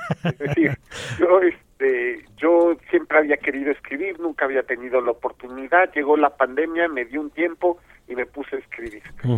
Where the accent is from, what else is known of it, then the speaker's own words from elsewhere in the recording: Mexico City, Mexico; soy de Benito Juárez, de Mixcoac